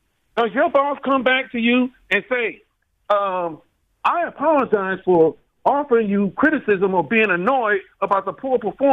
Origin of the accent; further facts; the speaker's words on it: Philadelphia, Pennsylvania, United States; No, I'm from Southwest Philly, man.